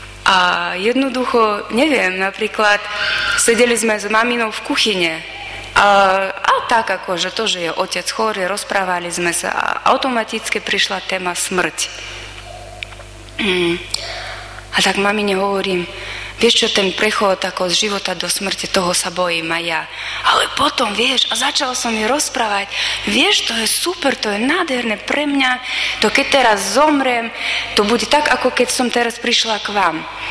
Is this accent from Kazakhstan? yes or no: yes; Kazakhstan; pochádzam z Kazachstána